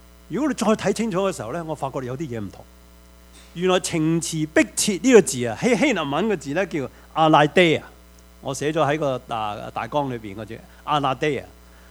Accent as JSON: {"language": "Cantonese", "region": "Guangdong", "country": "China", "said": "用我哋广东话，唔好意思，唔怕丑，唔怕尴尬"}